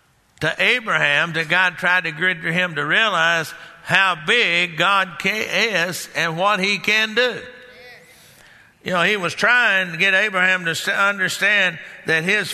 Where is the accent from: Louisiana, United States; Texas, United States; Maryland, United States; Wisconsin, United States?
Texas, United States; And I grew up in Texas.